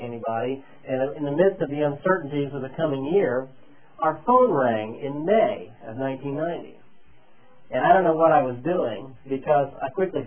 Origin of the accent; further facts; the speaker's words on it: Midwest, United States; I grew up in the Midwest, where people speak without accent.